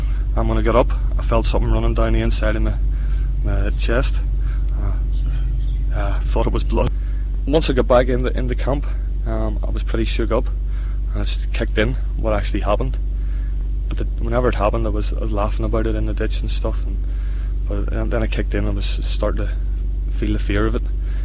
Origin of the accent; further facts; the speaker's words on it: Bangor, Northern Ireland, United Kingdom; I'm from Bangor, County Down, Northern Ireland. I'm 27